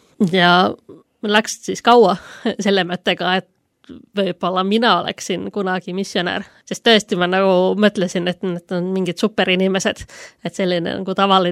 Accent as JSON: {"language": "Estonian", "town": "Kouvola", "region": "Kymenlaakso", "country": "Finland", "second_language": "Estonian", "lives_now": "Estonia", "said": "Olen siis pärit Kouvolast ja meillä oli tollal 2000 alguses väga aktiivne koguduse noortetöö"}